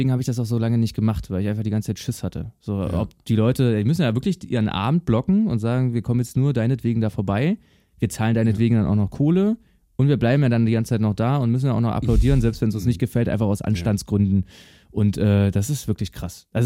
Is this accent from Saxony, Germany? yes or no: yes; Hoyerswerda, Saxony, Germany; So, ich komme aus Hoyerswerda ursprünglich.